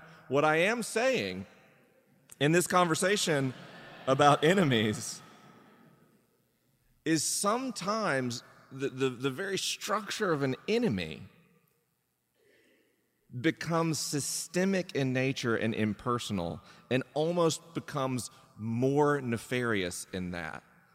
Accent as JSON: {"language": "English", "region": "Southeast", "country": "United States", "tie": "born or raised there", "moved": "as an adult", "said": "I grew up in the Southeast and lived there until, like, what, 7 weeks ago, 8 weeks ago, something like that."}